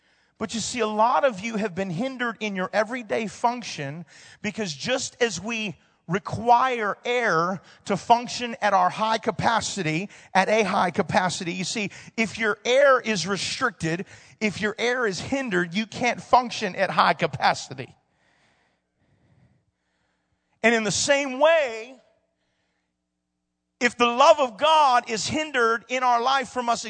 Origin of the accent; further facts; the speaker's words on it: Hawaii, United States; I know I'm from Hawaii, so I'm privy to that information.